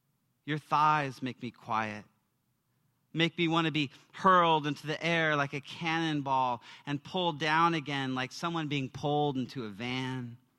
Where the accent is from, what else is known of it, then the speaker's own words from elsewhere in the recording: Portland, Oregon, United States; For coming to San Francisco, it's awesome. I'm a hick from Portland, Oregon, and I did not wear a flannel today.